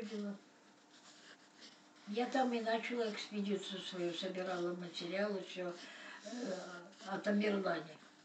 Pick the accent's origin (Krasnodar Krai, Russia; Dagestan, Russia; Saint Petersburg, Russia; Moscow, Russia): Dagestan, Russia; Buynaksk; Она говорит, откуда вы? Я говорю, из Дагестана. Да? А какой город? Я говорю, Буйнакск.